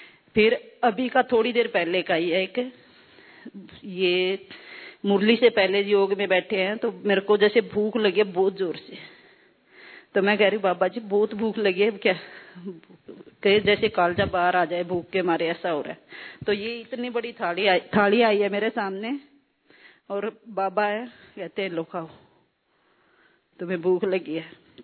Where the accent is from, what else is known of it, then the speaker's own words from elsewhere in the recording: Panipat, Haryana, India; मैं पानीपत से आई हूँ।